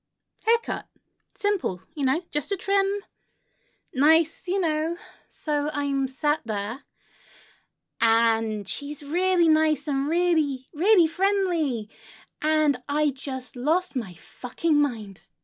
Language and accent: English; England, United Kingdom; I'm English. I need to moan.